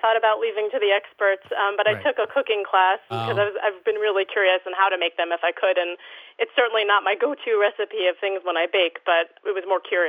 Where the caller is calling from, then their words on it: Niskayuna, New York, United States; I'm calling from Niskayuna, New York.